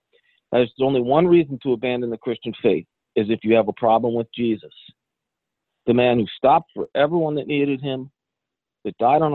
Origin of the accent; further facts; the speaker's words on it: New Jersey, United States; I grew up in Northern New Jersey, which was, I live in the South now. It's a different culture.